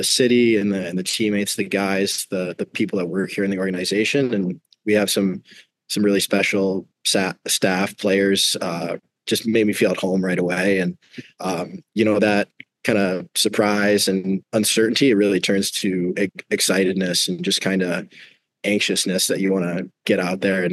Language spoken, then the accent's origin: English; Michigan, United States; Growing up in Michigan, I was always a Red Wings fan.